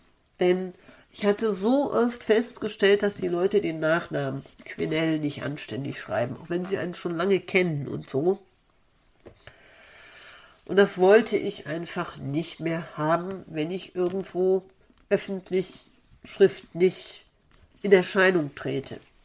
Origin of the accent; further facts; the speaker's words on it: North Rhine-Westphalia, Germany; born there; now in Kerpen, Germany; 24.12.1965 in Issum, Ortsteil Sevelen, am linken Niederrhein geboren. Ich lebe auch wieder am linken Niederrhein, allerdings seit 2014 nicht mehr in meinem Geburtsort, sondern in der Gemeinde Kerpen.